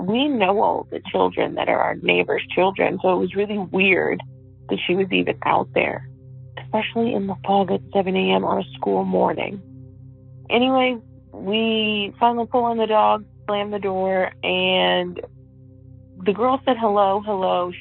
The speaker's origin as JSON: {"language": "English", "town": "Des Moines", "region": "Iowa", "country": "United States", "said": "I'm from Des Moines, Iowa."}